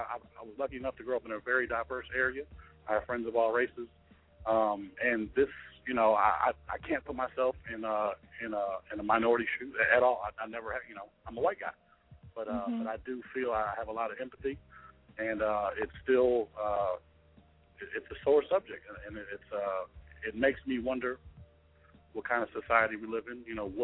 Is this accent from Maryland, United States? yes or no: yes; Maryland, United States; now in Austin, United States; I was just going to say that I'm actually from Maryland, but I have relocated to Austin, Texas.